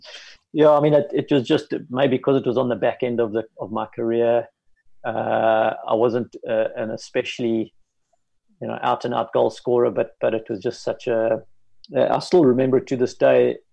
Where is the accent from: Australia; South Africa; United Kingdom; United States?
South Africa; as a South African hockey coach, where we had won a couple of tournaments along the way, and you win Africa Games